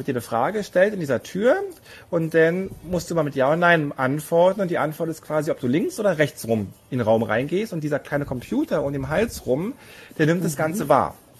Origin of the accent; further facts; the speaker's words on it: Germany; Also da für uns als Deutsche mal wirklich Chapeau